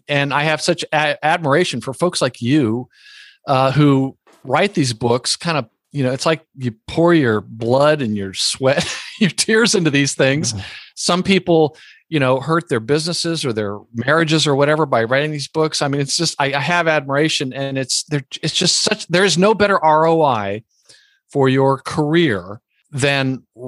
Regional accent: Alabama, United States; born there; I was born in Lower Alabama.

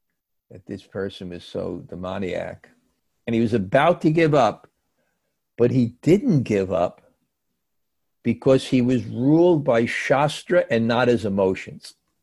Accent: New York, United States; And I grew up in New York too

